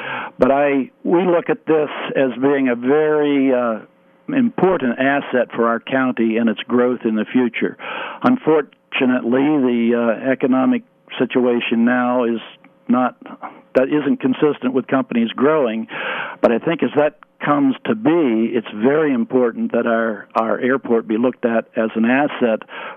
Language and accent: English; Maryland, United States; also born or lived in Pittsburgh, United States; I'm originally from Maryland. Spent the last 30 years before coming here 10 years ago in the Pittsburgh area.